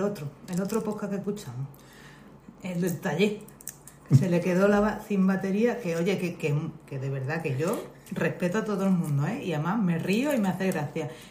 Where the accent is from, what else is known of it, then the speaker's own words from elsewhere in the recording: Málaga, Andalusia, Spain; Yo digo yo, que somos malagueños, ¿no?